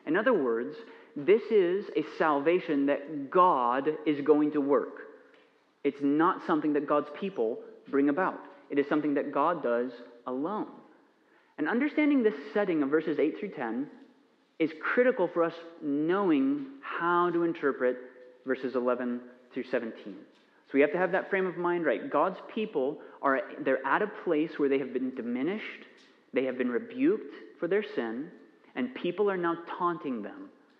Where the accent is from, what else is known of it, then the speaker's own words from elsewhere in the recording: United States; And I'm an American, and so I eat sugary things.